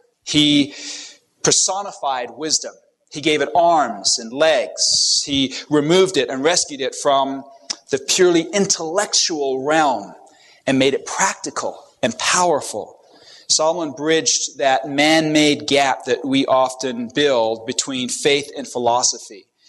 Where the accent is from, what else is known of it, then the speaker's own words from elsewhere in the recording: England, United Kingdom; My mom, M-U-M, I was raised in England and she is full Irish, was an English teacher.